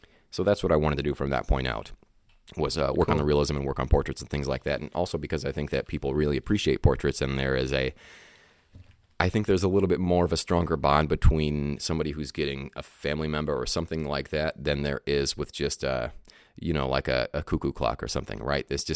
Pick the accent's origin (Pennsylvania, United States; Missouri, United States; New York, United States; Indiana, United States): Indiana, United States; La Porte; moved away as an adult; now in Chicago, United States; So I grew up in Indiana. I wasn't born there, but I grew up in Indiana. That's where I spent, you know, most of my life until I was about 21 or so.